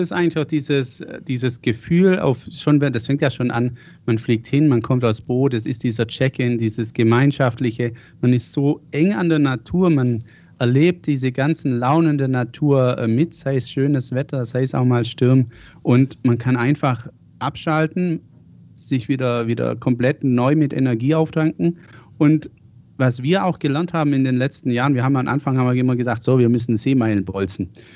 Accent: Baden-Württemberg, Germany; accent: Swabian; Ich komme aus dem Schwabenländle, das hört man mir meistens an meinem Dialekt. Ich habe es auch nicht wegbekommen, obwohl ich auch mal 3 Jahre in Hamburg gewohnt habe

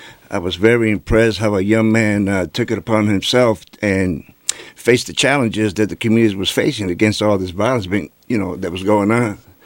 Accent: Bridgeport, United States; because I love Bridgeport. I grew up in Bridgeport.

